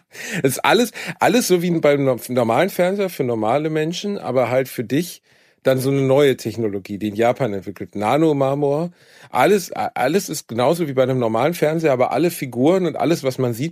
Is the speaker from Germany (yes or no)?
yes; Germany; Hallo, ich bin Deutscher.